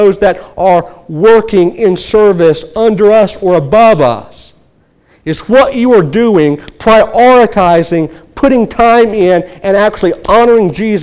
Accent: Louisiana, United States; also born or lived in New Orleans; I grew up down in Cajun country, close to Louisiana, down close to New Orleans. Lived in New Orleans for a while.

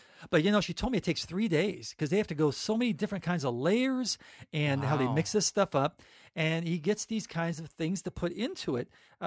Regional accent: Culver City, California, United States; I grew up in Culver City

